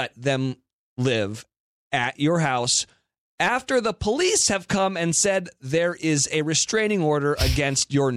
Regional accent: California, United States; I'm technically from Central California.

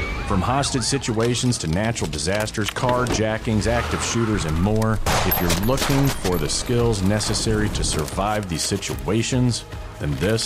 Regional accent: Saudi Arabia; as a kid growing up in Saudi, which is the most extreme religious state, you know, you could live

